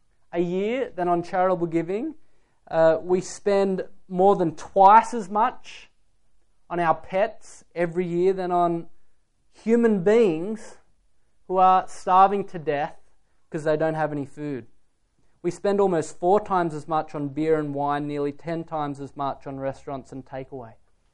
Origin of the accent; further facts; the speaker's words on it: Australia; And I think just being Australian, we're in the top 90%.